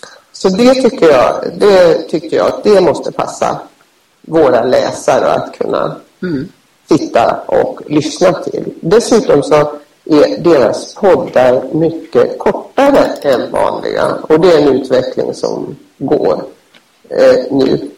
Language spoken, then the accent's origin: Swedish; Sweden; Utan jag är nog svensk och kommer att förbli det.